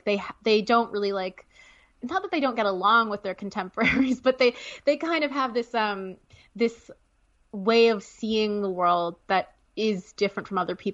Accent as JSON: {"language": "English", "country": "Canada", "said": "because I'm Canadian."}